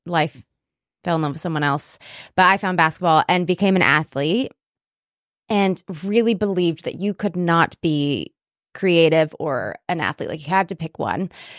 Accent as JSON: {"language": "English", "region": "Alaska", "country": "United States", "tie": "born or raised there", "also_born_or_lived": "Washington", "said": "Well, I grew up in Alaska, between Alaska and Washington."}